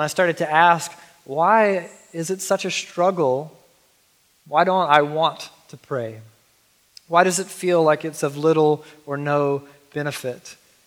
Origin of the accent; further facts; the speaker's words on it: Georgia, United States; now in Portland, United States; See, I grew up in Southeast Georgia, as a lot of you guys already know, and I grew up in a zany, fundamentalist Southern Baptist church.